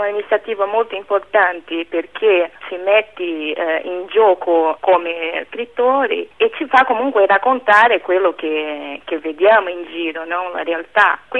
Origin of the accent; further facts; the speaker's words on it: Brazil; Italian is a second language; come nel mio caso sono brasiliana